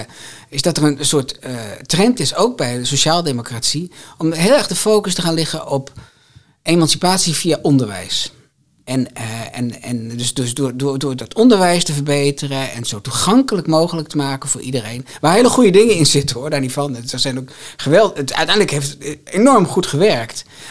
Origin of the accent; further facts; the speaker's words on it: Groningen, Netherlands; toen ik in Groningen opgroeide als zoon van een lerares in het mbo...